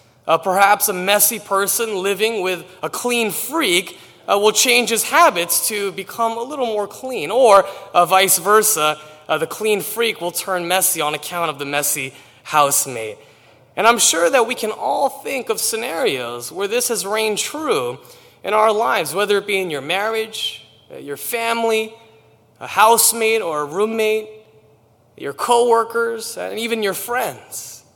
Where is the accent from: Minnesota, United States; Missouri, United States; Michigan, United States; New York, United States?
New York, United States; New York City; now in Pennsylvania, United States; I am from New York City. I grew up in all over in Harlem, in the Bronx, and in different parts of Queens. So I do consider myself a New Yorker through and through.